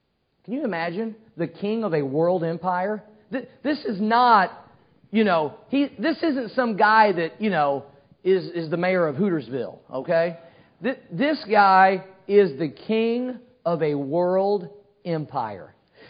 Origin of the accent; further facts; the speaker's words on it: Cape Girardeau, Missouri, United States; I pray for my hometown, Cape Girardeau, Missouri.